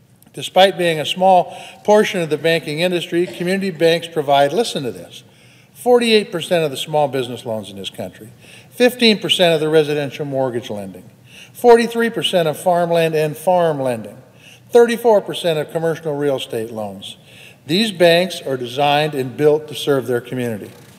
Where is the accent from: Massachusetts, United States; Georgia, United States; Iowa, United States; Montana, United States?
Montana, United States; In my home state of Montana, prior to the financial crisis in 2008, there were 72 chartered banks.